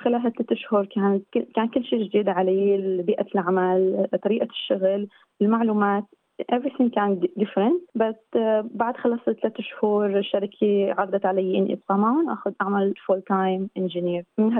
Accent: Syria; moved away as an adult; now in Australia; طلعت من سوريا على لبنان، من لبنان على أربيل، ومن أربيل قدرت أني أحصل على فيزا الهيمدرانيا فيزا وإقامة دائمة لأستراليا، وصلت أستراليا بنوفمبر 2017.

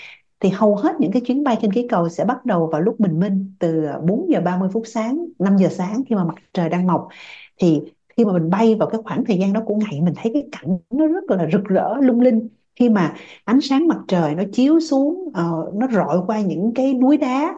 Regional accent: Australia; Thì đối với mình là người Úc, mình có cái driving license của mình

